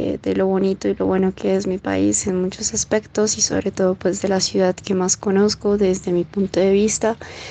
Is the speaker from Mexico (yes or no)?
no; Bogotá, Colombia; also born or lived in Neiva; A ver, estoy viviendo en Bogotá, nací en Neiva, pero he crecido, o sea, siempre, casi toda mi vida acá en Bogotá.